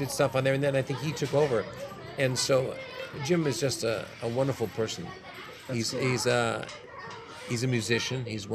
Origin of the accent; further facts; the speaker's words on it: Winnipeg, Manitoba, Canada; accent: kind of American accent; I'm from Winnipeg, and I sort of have a kind of American accent because I talk through my nose a lot